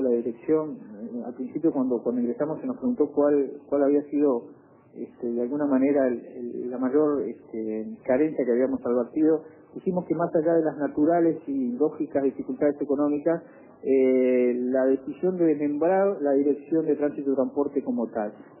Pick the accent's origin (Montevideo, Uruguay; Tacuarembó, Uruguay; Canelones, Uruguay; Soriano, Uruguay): Canelones, Uruguay; Como buen canario